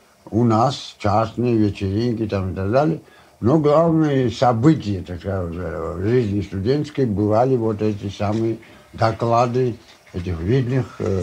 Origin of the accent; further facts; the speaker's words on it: Tbilisi, Georgia; Я родился в Тифлисе. 6 ноября 1882 года.